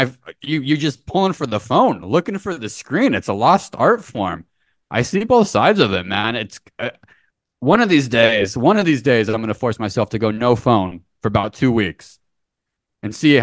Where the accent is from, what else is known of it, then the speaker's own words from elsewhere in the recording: United States; I'm an American. I'm a fatty.